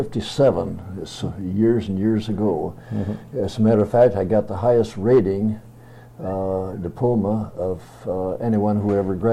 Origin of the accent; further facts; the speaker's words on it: Michigan, United States; Well, I was born in Michigan, went to school to Michigan State University.